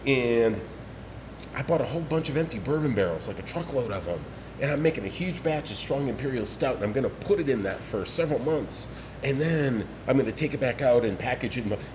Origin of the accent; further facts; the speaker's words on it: Michigan, United States; Given that I was from Michigan